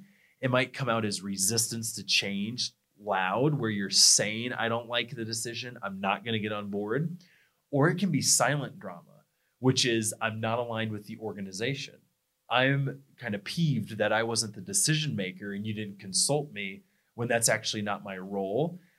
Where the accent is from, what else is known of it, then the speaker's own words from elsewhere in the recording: Midwest, United States; I'm from the Midwest.